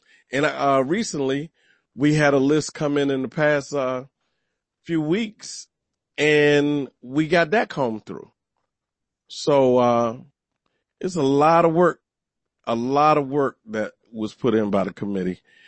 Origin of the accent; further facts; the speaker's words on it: Washington, District of Columbia, United States; because I'm from Northwest and I'm from Petworth.